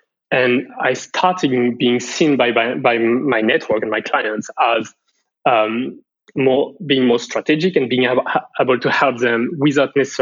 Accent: France; English is a second language; I'm from France

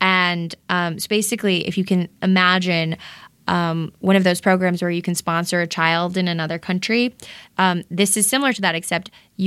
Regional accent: Massachusetts, United States; moved away as an adult; now in Los Angeles, United States; No, I'm from Massachusetts.

